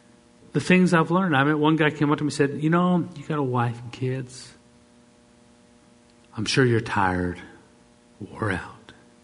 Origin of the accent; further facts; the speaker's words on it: Canada; I'm Canadian.